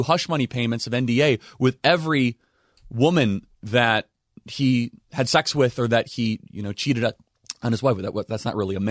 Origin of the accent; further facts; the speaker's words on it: Arizona, United States; especially my home state of Arizona